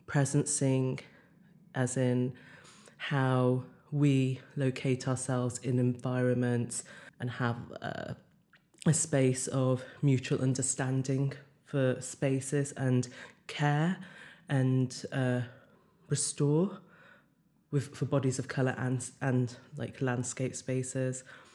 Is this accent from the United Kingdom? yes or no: yes; Wolverhampton, West Midlands, United Kingdom; born there; also born or lived in Australia; now in London, United Kingdom; in Wolverhampton, where I was born in England, and in London, where I've lived as an adult since I was 18